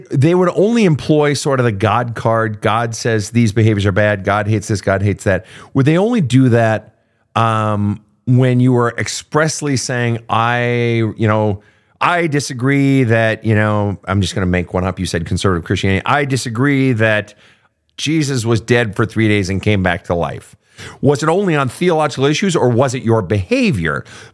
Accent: Sweden; my home country, my people, Sweden

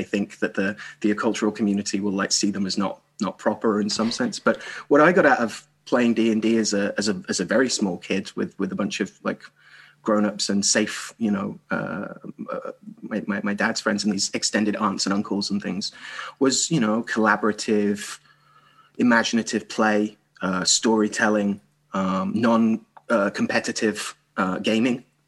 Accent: Birmingham, West Midlands, United Kingdom; now in United States; I grew up in Birmingham in the 80s

